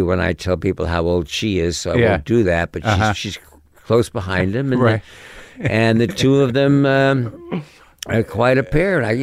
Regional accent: New York City, New York, United States; also born or lived in Connecticut; So I grew up in New York City.

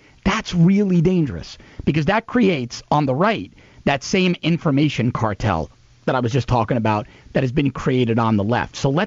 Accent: Queens, New York, United States; I sort of had the Trump to English dictionary growing up in Queens, New York.

